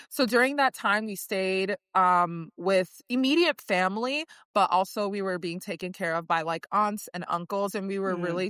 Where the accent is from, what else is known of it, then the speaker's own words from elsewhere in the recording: Chicago, Illinois, United States; also born or lived in Yaoundé, Cameroon; So I was born in Yaoundé and then moved out to the States, specifically Chicago, in 2003 for education. So from first grade through college, I was going through school in Chicago.